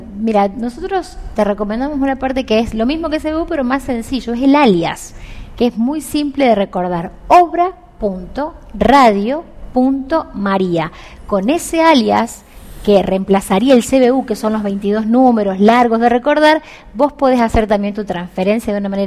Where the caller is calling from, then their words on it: Formosa, Argentina; de Formosa.